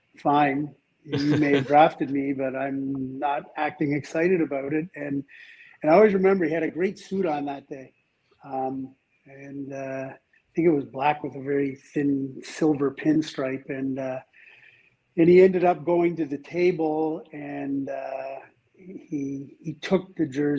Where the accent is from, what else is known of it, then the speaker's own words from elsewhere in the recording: Scarborough, Ontario, Canada; So I grew up in Scarborough and, you know, loved to play hockey.